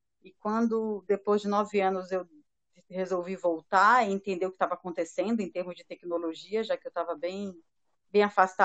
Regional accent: Belém, Pará, Brazil; Então, eu sou nascida e criada na periferia de Belém do Pará, uma família de sete irmãos.

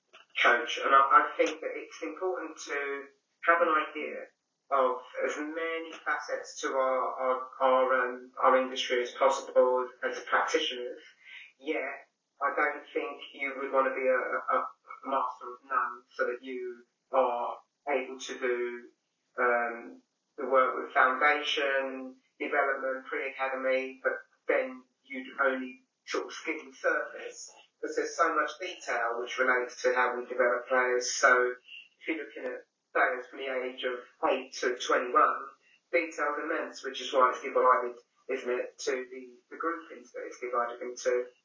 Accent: London, United Kingdom; moved away as an adult; now in United States; I'm originally from South London. I've been coaching outside of the UK, outside of England, for like the last 8 years. Right now, I'm in New York, about 3 hours from Manhattan.

